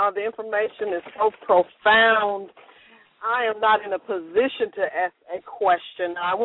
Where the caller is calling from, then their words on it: Memphis, Tennessee, United States; I'm calling from Memphis.